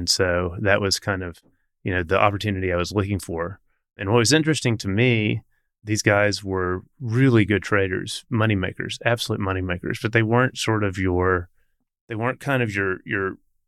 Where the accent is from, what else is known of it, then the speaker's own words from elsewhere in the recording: Fort Worth, Texas, United States; I grew up in Fort Worth, you know, Richard Rainwater, I think maybe the greatest investor of the 20th century, you know, lived here.